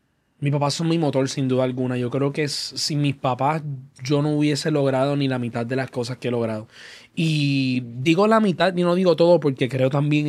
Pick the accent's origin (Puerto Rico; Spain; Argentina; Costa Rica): Puerto Rico; Cidra; yo soy de Sidra, Puerto Rico. So, el que sabe de Puerto Rico sabe que Sidra es un pueblo que no queda cerca del área metro.